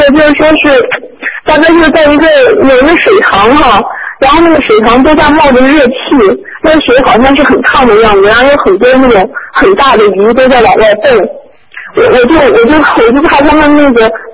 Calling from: Beijing, China; 大陆北京打来的。

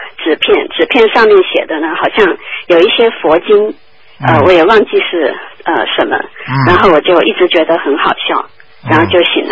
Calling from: United States; 啊，我是从美国打来的。

